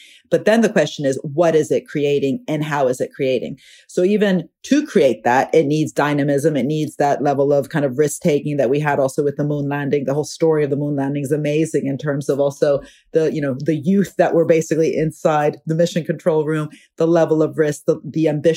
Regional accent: Italy; I'm from Italy

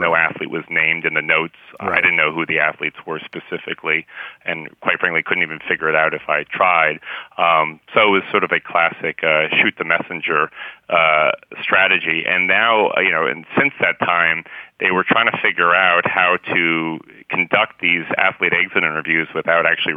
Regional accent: Albuquerque, New Mexico, United States; I just picked UNM because it was my hometown school

